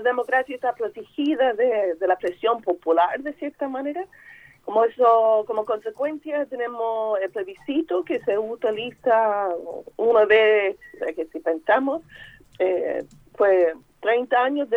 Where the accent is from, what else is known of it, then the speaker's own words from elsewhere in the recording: United States; soy de Estados Unidos